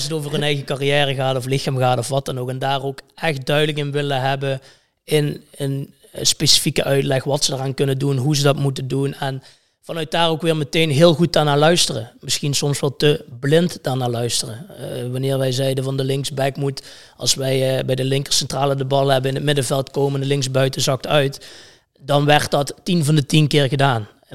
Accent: Sittard, Limburg, Netherlands; Dus we stonden op de Markt in Sittard, waar ik ben opgegroeid.

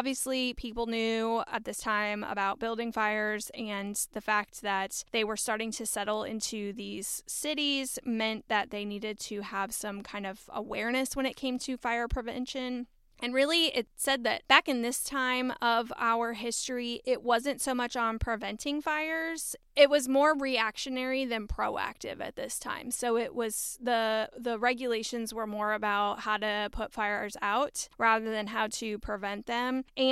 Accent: United States; As an American, the concept of not immediately evacuating in the event of a fire got me thinking about where our fire policies actually come from.

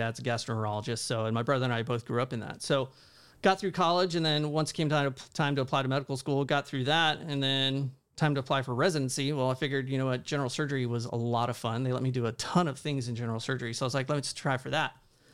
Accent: Texas, United States; I'm living up there in New York, New Jersey area, which was a lot of fun, but I'm from Texas.

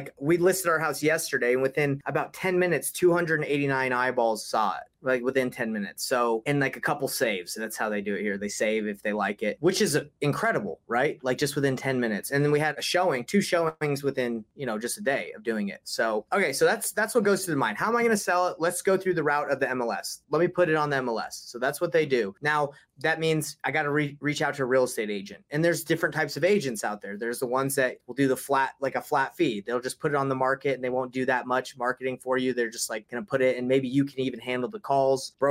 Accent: United States; I'm obviously American, but when the money exchanges to Canada

